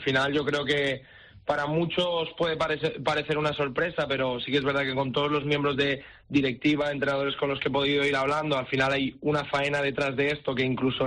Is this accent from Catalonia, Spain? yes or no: yes; Barcelona, Catalonia, Spain; sobre todo entrenadores como yo o gente que somos de allí de Barcelona.